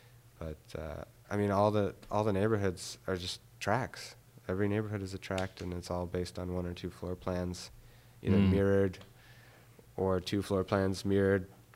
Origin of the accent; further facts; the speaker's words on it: Ventura, California, United States; I grew up in Ventura, spent time in Ojai in high school.